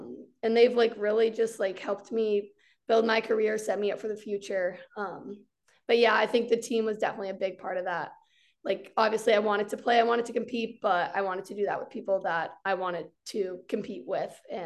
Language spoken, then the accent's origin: English; Burlington, Vermont, United States; So I'm from Vermont, Burlington, Vermont.